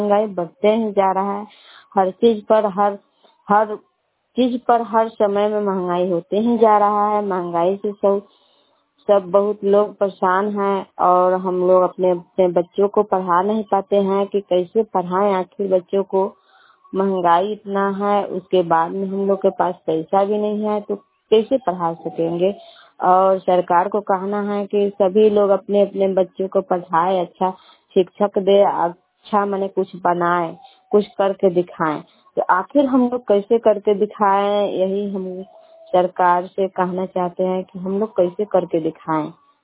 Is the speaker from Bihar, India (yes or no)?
yes; Maker, Bihar, India; मैं मकेर प्रखंड के रहने वाली हूँ